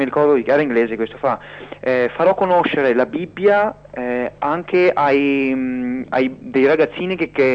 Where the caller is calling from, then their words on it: Vicenza, Veneto, Italy; Sono da Vicenza